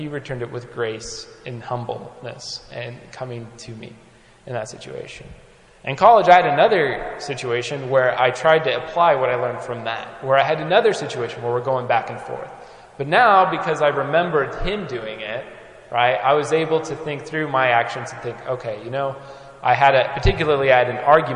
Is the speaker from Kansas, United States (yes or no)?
yes; Kansas, United States; I'm from Kansas, and one of the things we're known for, other than the Chiefs hopefully winning today, Kansas City Chiefs